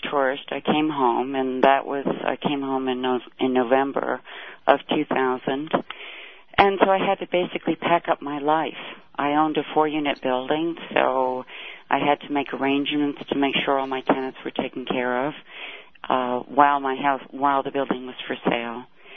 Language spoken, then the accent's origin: English; United States; now in Egypt; No, I won't. I'm an American, and that's fine. And I live overseas.